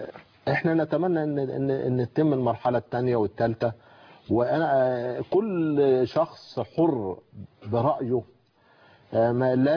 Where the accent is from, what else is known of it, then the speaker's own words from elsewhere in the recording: Egypt; لخدمه بلدنا مصر